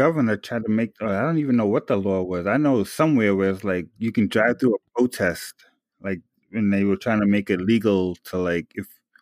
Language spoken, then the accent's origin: English; Queens, New York, United States; when I grew up in Jamaica, Queens, in like the late 90s, it was all black people around me.